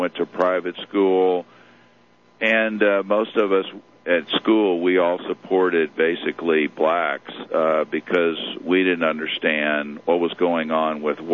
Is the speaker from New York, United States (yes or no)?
no; Houston, Texas, United States; But I started out as I grew up in Houston, Texas, and I remember being involved supporting Republicans at that time, which was not the most popular thing. Texas was a Democratic state